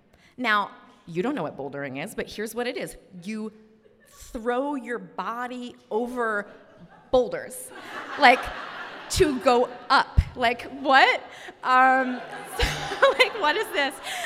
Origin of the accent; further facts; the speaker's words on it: Bangor, Maine, United States; I think we had your first meals at Dice Arts, which is a Maine institution. Like, I grew up in Bangor, and we had, like, pie, and it was important.